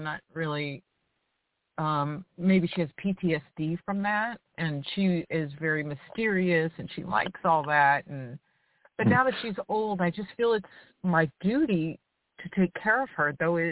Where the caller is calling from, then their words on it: Louisiana, United States; It's actually Louisiana